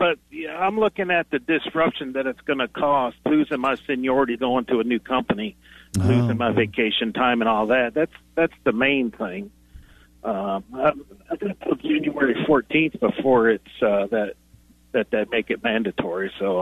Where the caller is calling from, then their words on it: Canada; I'm calling from Canada